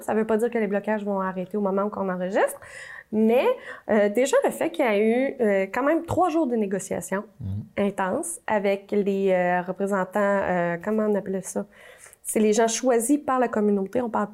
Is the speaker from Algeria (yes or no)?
no; Canada; Parce qu'on est des Canadiens, on en a.